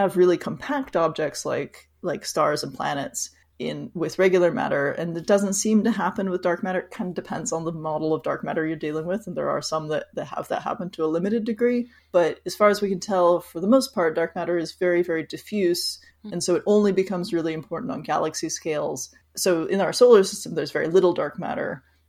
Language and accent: English; Los Angeles, California, United States; because I grew up in Los Angeles and you know the sky at night is pink.